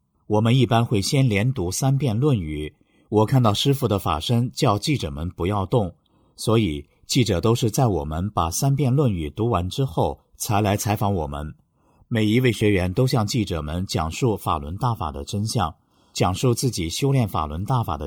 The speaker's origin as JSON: {"language": "Chinese", "country": "Hong Kong", "said": "我说我是香港人，你们到香港警局去查一查我犯了什么法"}